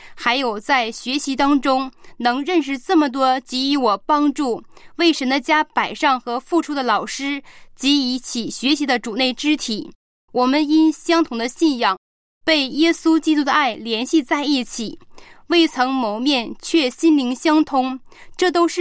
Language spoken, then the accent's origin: Chinese; Heilongjiang, China; 我是黑龙江的